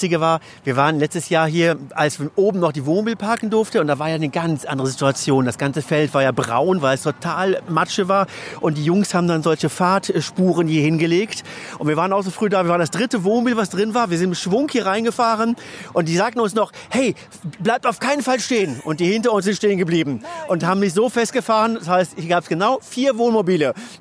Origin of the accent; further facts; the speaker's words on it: Cologne, North Rhine-Westphalia, Germany; Wir kommen aus Köln